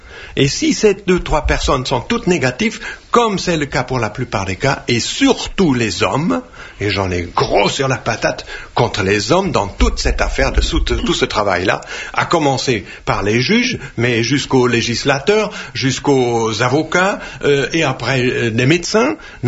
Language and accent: French; Germany; French is a second language; Parce que là, en Allemagne, vous savez bien que je suis allemand.